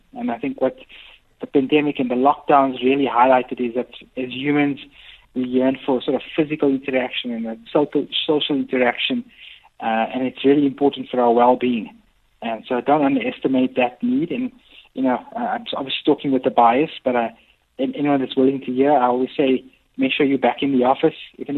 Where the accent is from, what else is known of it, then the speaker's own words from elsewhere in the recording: Johannesburg, Gauteng, South Africa; Yeah, so actually born and bred in south of Joburg, currently still living in Johannesburg. With my wife and my 8-month-old daughter. And so very much a Joburg person.